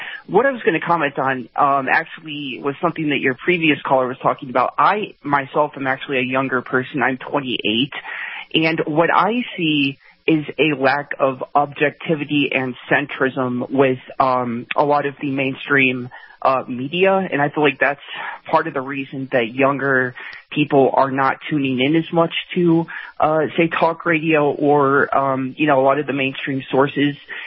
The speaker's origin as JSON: {"language": "English", "region": "Colorado", "country": "United States", "said": "I'm from Colorado, but there's programs in California to give low-income undocumented students financial aid and scholarships."}